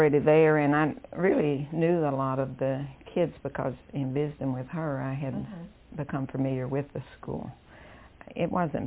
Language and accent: English; Sassafras, Kentucky, United States; Well, I grew up in Sassafras, really up Sassafras Hall, where the Carr's Fork Dam is.